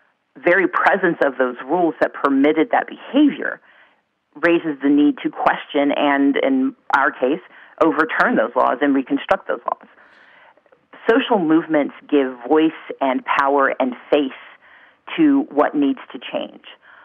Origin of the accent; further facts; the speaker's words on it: Deep South, United States; I'd like to begin by thinking about the fact that I grew up in the Deep South.